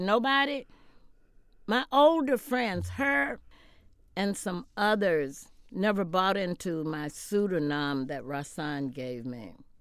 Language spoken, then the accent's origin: English; Houston, Texas, United States; I grew up, when I left Houston, my mother did not have a television. I was a radio person.